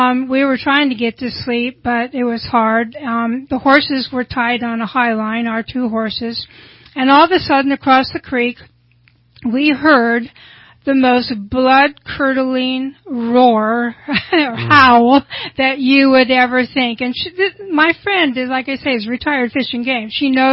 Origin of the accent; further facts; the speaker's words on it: Ukiah, California, United States; I grew up in Ukiah, California.